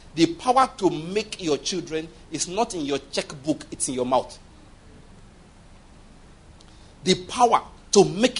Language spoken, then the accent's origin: English; Nigeria; We're all equal. We're all Nigerian citizens, though.